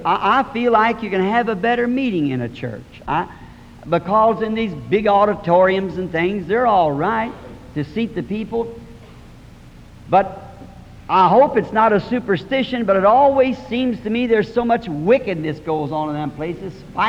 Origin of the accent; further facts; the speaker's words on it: the South, United States; born there; and I'm a Southerner by birth, and I just like to speak to people wherever I see them.